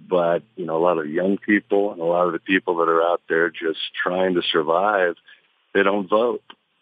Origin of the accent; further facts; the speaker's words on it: California, United States; It's just not the same place. I grew up in California.